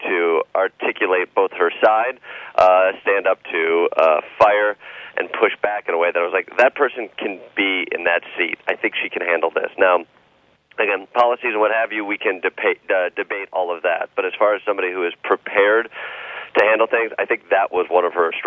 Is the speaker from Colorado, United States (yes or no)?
no; Michigan, United States; but I grew up in Michigan, where I have a lot of gun owners in my family